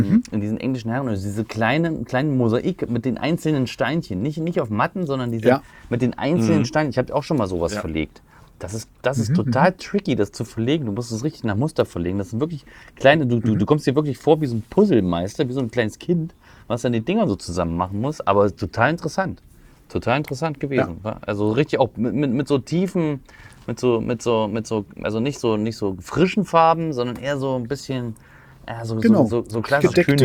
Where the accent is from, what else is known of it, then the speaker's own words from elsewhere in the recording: Thuringia, Germany; Aber ich kenne das auch hier von Thüringen, von meiner Ecke, wo ich herstamme.